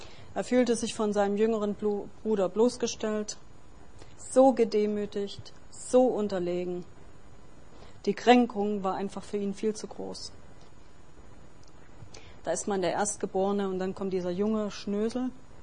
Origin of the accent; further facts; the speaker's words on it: Germany; Also wir sind ja in der DDR aufgewachsen